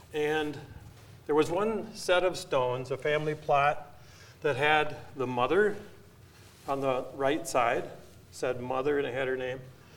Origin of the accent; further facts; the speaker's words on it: Sycamore, United States; I grew up in Sycamore. Well, I grew up in the country, but I went to Sycamore schools.